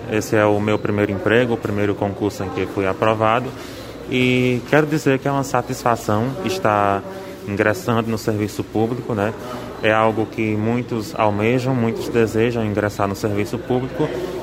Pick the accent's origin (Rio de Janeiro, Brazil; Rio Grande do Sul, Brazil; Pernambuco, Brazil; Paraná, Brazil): Pernambuco, Brazil; Exu; Não, sou de Exu, Pernambuco.